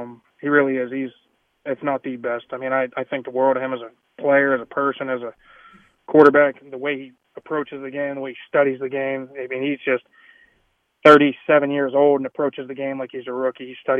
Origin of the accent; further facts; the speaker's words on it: Pittsburgh, Pennsylvania, United States; especially us growing up in Pittsburgh, even Indianapolis, very similar weather, right?